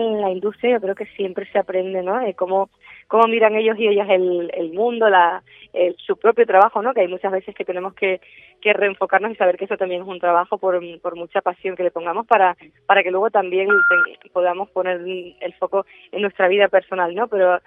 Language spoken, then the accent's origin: Spanish; La Palma, Canary Islands, Spain; born there; yo pues nací en La Palma y aunque ahora la vida, la vorágine laboral pues nos lleva por todo el mundo y casi puedes estar poquito en casa